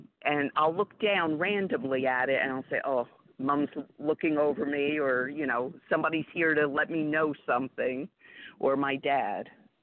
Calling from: New Jersey, United States; I'm in New Jersey.

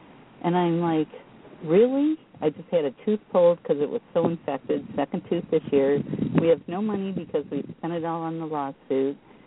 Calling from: Attica, Michigan, United States; I'm calling from Attica, Michigan.

